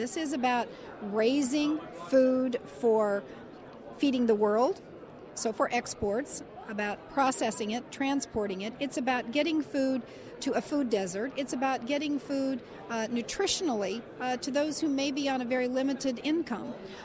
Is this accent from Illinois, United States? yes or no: yes; Illinois, United States; you pointed out the millions and billions of dollars that are invested in Illinois alone, which is my home state